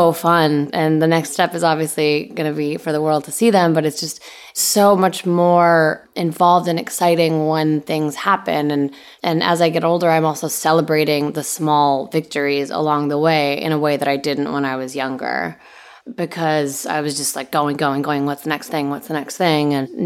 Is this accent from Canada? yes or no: yes; Canada; also born or lived in Bulgaria; I was born in Bulgaria and I grew up in Canada.